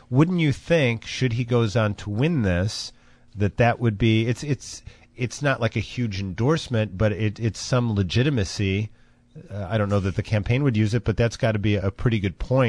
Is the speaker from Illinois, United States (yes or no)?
yes; Chicago, Illinois, United States; I thought, as just a Chicagoan, I was bracing for the worst